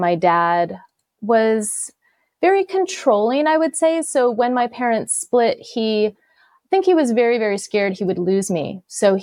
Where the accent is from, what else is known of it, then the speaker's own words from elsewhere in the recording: Connecticut, United States; I'm originally from Connecticut.